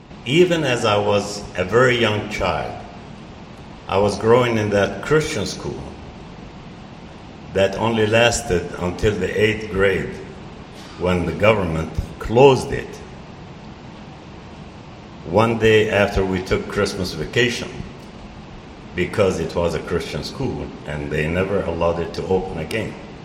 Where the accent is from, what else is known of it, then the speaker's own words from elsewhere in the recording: Syria; I'm in my 85th year, and I praise God for my heritage because I was born and raised in Syria.